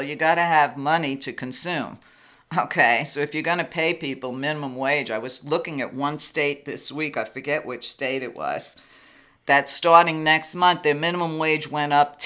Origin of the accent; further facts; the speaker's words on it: Brooklyn, New York, United States; Okay, when I was a kid growing up in Brooklyn, we're looking at the 1950s, 1960s.